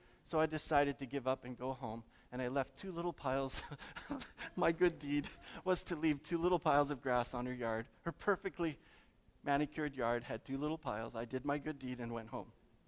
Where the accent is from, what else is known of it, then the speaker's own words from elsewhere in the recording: St. Louis, Missouri, United States; I was raised in St. Louis in a Catholic home, and we joined Cub Scouts.